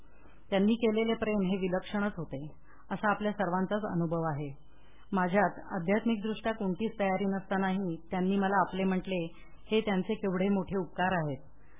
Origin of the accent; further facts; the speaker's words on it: Thane, Maharashtra, India; moved away as an adult; now in Pune, India; माझे माहेर ठाण्याचे, आमच्या सर्वांचा परमेश्वरावर पूर्ण विश्वास.